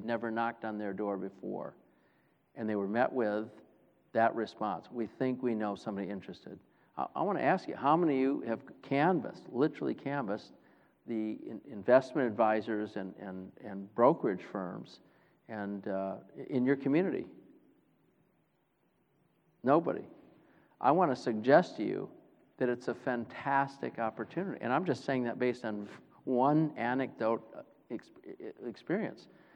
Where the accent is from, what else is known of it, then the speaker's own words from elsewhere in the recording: Michigan, United States; it brought me back to my home state of Michigan. I've inherited my great-grandparents' 112-year-old house there